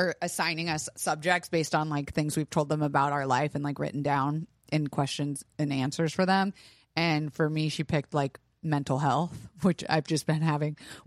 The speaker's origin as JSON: {"language": "English", "country": "Ireland", "said": "Anyway, it's just such a good film because A, I'm Irish, so I love that."}